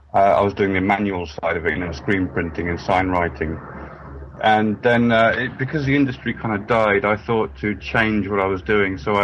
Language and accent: English; London, United Kingdom; I'm doing a games designer course, and I'm from London.